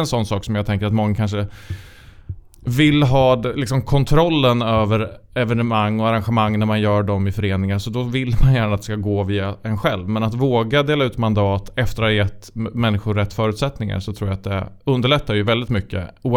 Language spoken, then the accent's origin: Swedish; Falun, Dalarna County, Sweden; blev involverad i en handbollscup uppe i Falun där jag är ifrån